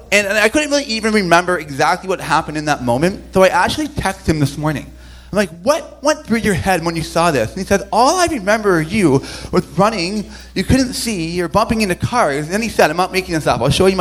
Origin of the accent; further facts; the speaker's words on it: Toronto, Ontario, Canada; although I was, you know, born and raised in Toronto.